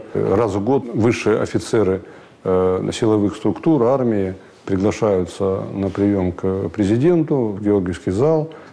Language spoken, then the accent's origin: Russian; Irkutsk, Irkutsk Oblast, Russia; born there; Я родился в Иркутске. Это был 59-й год, обычный советский паренек.